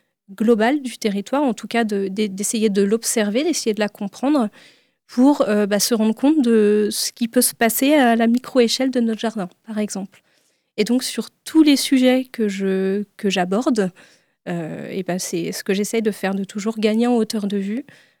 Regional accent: Brittany, France; born there; j'avais besoin de revenir sur ma terre natale en Bretagne.

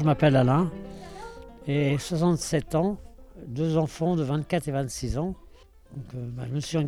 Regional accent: Brest, Brittany, France; born there; also born or lived in Caen; Je suis né à Brest, puis après je suis parti à Caen, où j'ai longtemps travaillé dans l'enseignement

